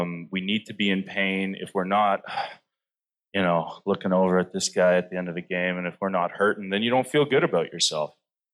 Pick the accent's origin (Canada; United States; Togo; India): Canada; growing up in Canada, you know, it's the national sport there.